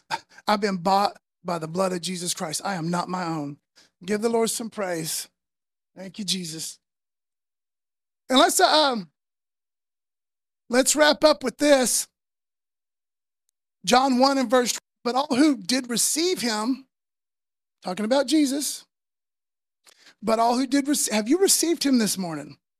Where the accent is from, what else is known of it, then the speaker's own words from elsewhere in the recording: United States; Like the rights I enjoy as an American is because some people died on the battlefield a long time ago.